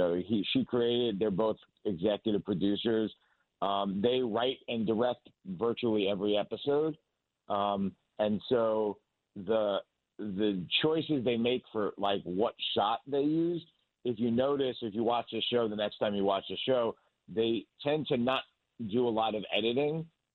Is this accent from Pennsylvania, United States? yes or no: no; New York, United States; also born or lived in Canada; now in Los Angeles, United States; even though I'm from New York originally, I've been living in L.A. so long and I worked in Canada so long that my pace and inner clock have slowed down quite a bit in that time.